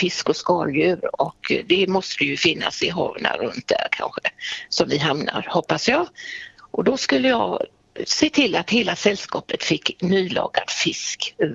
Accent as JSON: {"language": "Swedish", "town": "Gothenburg", "region": "Västra Götaland County", "country": "Sweden", "lives_now": "Orust, Sweden", "said": "Ja, jag är inte från Orust. Jag är från Göteborg egentligen."}